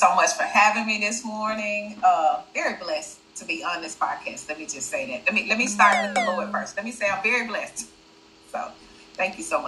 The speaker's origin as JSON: {"language": "English", "town": "Clarksdale", "region": "Mississippi", "country": "United States", "tie": "born or raised there", "said": "from Jefferson, 324 Jefferson Avenue from Clarksdale, from the Vegas, baby. That's my home, class of 92. That's where I started."}